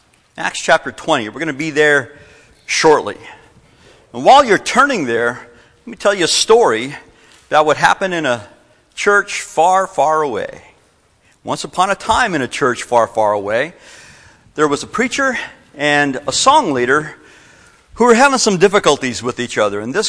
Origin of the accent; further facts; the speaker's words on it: Texas, United States; I would be preaching the gospel not only out of my hometown, but out of my home state on the Gulf Coast of Texas